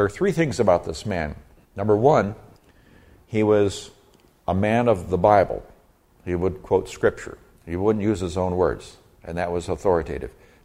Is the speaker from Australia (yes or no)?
no; Nigeria; And I know it because I grew up in Nigeria, West Africa, amongst Muslims.